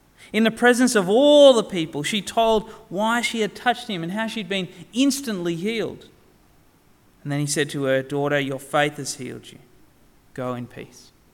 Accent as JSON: {"language": "English", "town": "Sydney", "region": "New South Wales", "country": "Australia", "tie": "born or raised there", "said": "growing up in Sydney, I got used to being in lots of crowds."}